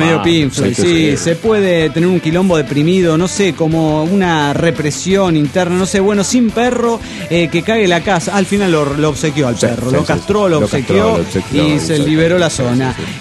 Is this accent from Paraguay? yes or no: no; Desaguadero, La Paz, Bolivia; de Desaguadero, Bolivia.